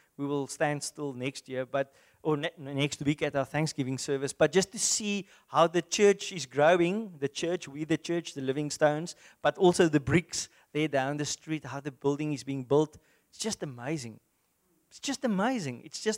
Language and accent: English; South Africa; first language Afrikaans; English is a second language; although Afrikaans is my first language, I'm thankful that I can read it in English to you